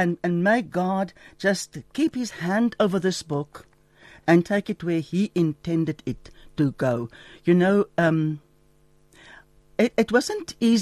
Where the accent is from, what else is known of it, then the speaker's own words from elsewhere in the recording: Free State, South Africa; English is a second language; I grew up in the Free State.